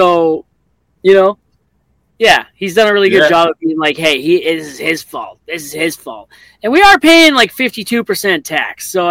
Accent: Canada; I didn't. I'm Canadian, man.

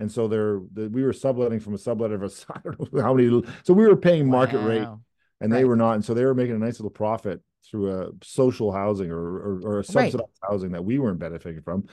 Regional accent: Langley, British Columbia, Canada; I grew up in Langley.

